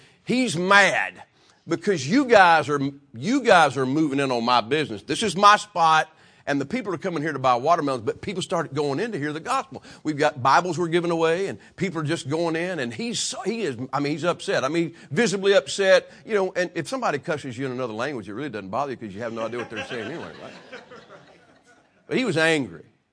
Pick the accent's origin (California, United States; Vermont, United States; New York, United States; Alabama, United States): Alabama, United States; Decatur; I'm from Decatur, Alabama. Anybody know where Decatur, Alabama is?